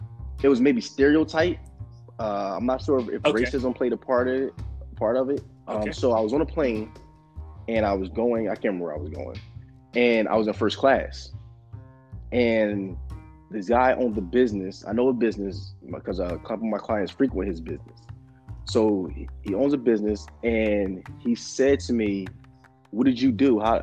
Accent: Philadelphia, Pennsylvania, United States; Like, you know, I'm from Philly.

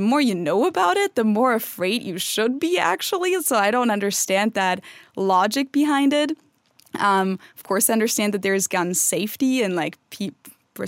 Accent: Germany; moved away; And those are all scenarios that growing up in Germany are from a movie. That's not real life. But then I came here and it became real life.

